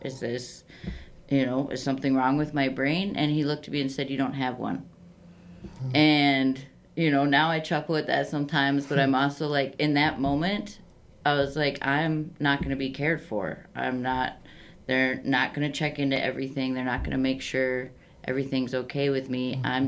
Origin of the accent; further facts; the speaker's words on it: Wisconsin Dells, Wisconsin, United States; I grew up in the Dells area, so came up to Wisconsin Rapids